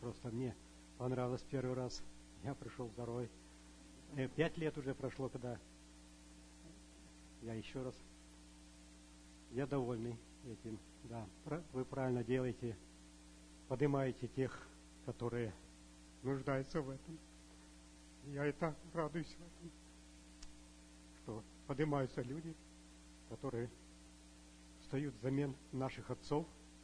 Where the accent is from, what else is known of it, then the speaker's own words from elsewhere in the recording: Cherkasy, Cherkasy Oblast, Ukraine; also born or lived in California / Seattle; now in United States; Я с Украины, с города Черкас. Уже здесь 28 лет. Жил в Калифорнии, жил в Сиэтле тут.